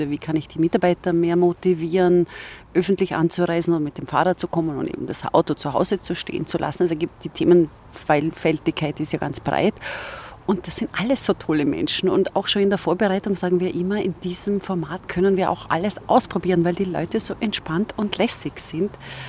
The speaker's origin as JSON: {"language": "German", "region": "Vorarlberg", "country": "Austria", "accent": "Vorarlberg", "said": "da hilft mir oft mein Singsang von meinem Vorarlberger Akzent, dass es, egal was ich sage, irgendwie sympathisch wirkt."}